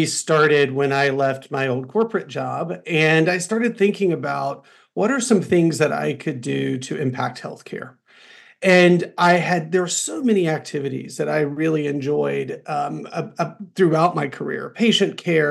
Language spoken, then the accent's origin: English; North Carolina, United States; I'm from North Carolina, so I have a lot of affinity to the school there.